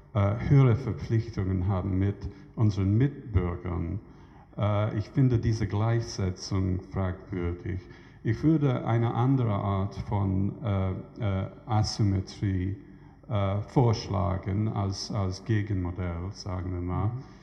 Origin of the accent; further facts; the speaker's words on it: England, United Kingdom; German is a second language; ich bin eigentlich Engländer, aber sagen wir mal, dass ich Amerikaner wäre.